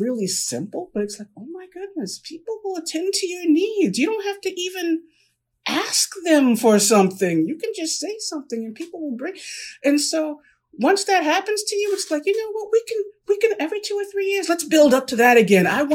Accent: Baltimore, Maryland, United States; Because I'm from Baltimore, working class. I mean, I'm barely above working class, really. Mm-hmm. Honestly, living up here, you know, New York, New Jersey.

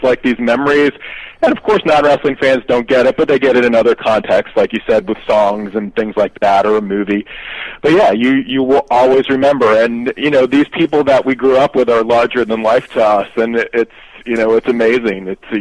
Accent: Maryland, United States; Yeah, I grew up just outside the Beltway, and so I had a lot of the same wrestling that you did.

